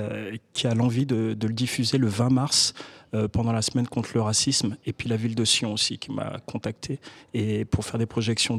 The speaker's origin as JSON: {"language": "French", "town": "Paris", "region": "Île-de-France", "country": "France", "tie": "born or raised there", "said": "J'ai grandi en France, à Paris, puis en banlieue parisienne."}